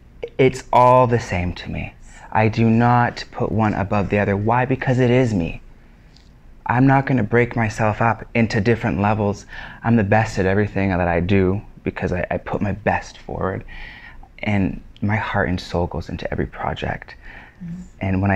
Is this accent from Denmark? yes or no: no; Canada; I am the Canadian … tribute impersonator